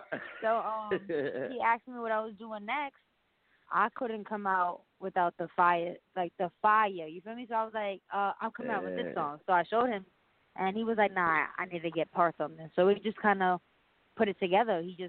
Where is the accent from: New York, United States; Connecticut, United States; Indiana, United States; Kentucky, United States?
New York, United States; New York City; I come from Queens, New York City. And if you don't know, now you know. I'm super New York, Yankee Stadium, Shea Stadium.